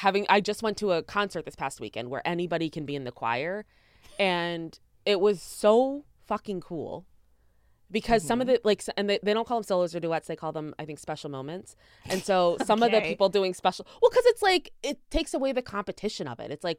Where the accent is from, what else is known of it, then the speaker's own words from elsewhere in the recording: Chicago, Illinois, United States; So I'm originally from Chicago. I was born in a suburb, Chicago suburb, for those that don't know.